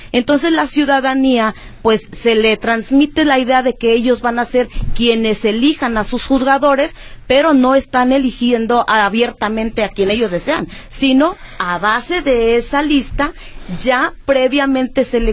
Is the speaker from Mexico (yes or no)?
yes; Mexico; como mexicanos inteligentes que somos